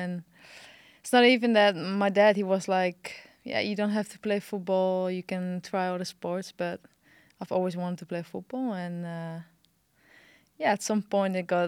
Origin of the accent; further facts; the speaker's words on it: Overijssel, Netherlands; English is a second language; So I grew up in Twente.